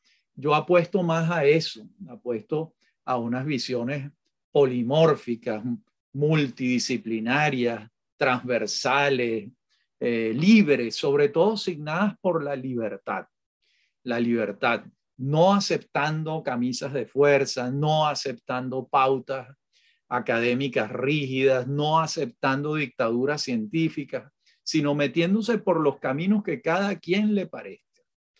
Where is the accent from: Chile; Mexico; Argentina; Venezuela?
Venezuela; ¿qué somos los venezolanos?